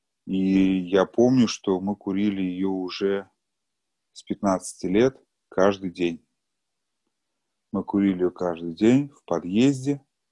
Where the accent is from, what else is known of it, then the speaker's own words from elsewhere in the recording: Kazan, Tatarstan, Russia; я, в общем, мне сейчас 43 года. Родился я в Казани. В общем, вырос в неполной семье